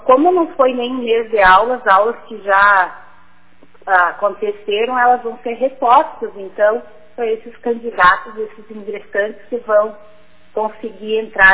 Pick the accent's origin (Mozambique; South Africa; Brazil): Brazil; Alpestre, Rio Grande do Sul; Eu sou natural de Alpestre